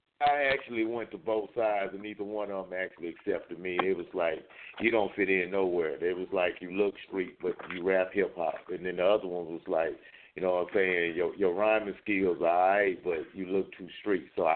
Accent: Chicago, Illinois, United States; Now, keep in mind, I came from Chicago, so I came from the area where … all them was commonly known

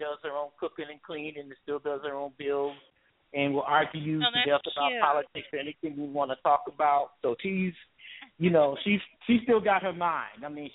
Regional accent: Chicago, Illinois, United States; I'm a White Sox fan because I grew up on the South Side.

